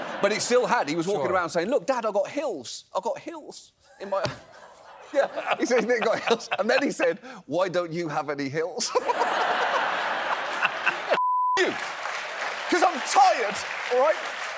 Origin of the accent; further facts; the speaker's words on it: England, United Kingdom; when I was growing up in England